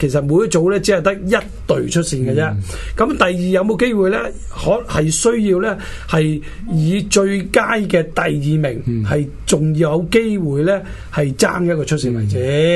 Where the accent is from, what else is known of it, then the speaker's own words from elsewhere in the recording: Chaozhou, Guangdong, China; 咁佢梗係撐香港人啦，我哋潮州人梗係